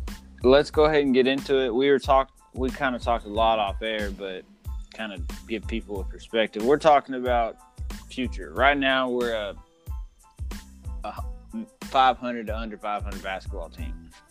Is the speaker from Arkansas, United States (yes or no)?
yes; Arkansas, United States; it kind of skews a little bit being that we're from Arkansas